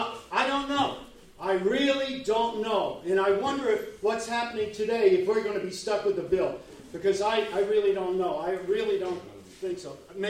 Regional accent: Catskill, New York, United States; from Catskill.

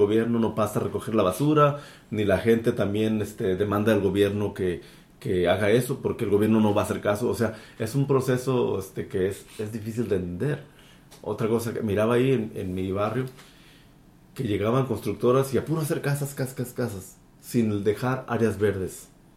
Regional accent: Baja California, Mexico; cuando yo crecí en mi ciudad, en Baja California, que yo aprendí a nadar en los canales.

